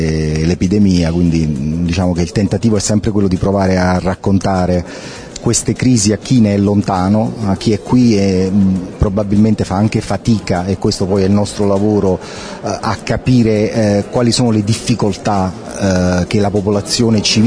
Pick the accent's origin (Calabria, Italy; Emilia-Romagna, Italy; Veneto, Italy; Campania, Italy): Campania, Italy; Salerno; Mi fa molto piacere anche perché io sono salernitano